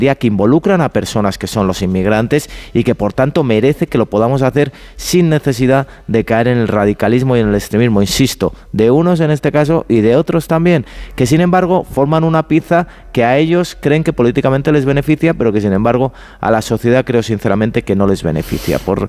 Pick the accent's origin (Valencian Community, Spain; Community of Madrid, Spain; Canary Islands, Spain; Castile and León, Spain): Community of Madrid, Spain; Madrid; vas simplemente como un madrileño más por la calle en este caso